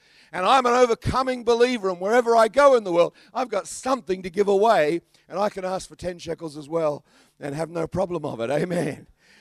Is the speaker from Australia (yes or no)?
yes; Australia; accent: Australian; He can hear my kangaroo accent. I said, "I'm from Australia."